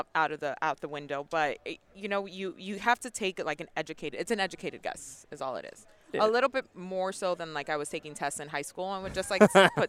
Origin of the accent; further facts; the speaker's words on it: Florida, United States; So I've been actually listening to … since I grew up in South Florida, since I was in high school